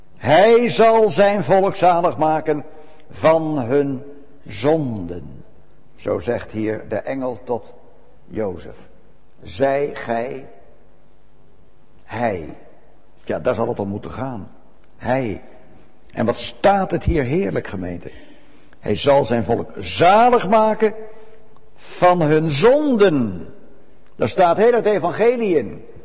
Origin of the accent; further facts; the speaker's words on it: Netherlands; Nou, dan moeten wij als Nederlanders zeggen, dat zijn we kwijt hoor, die gouden eeuw.